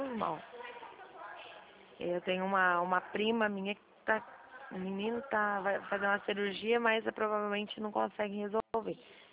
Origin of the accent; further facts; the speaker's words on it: Dracena, São Paulo, Brazil; Eu sou de Dracena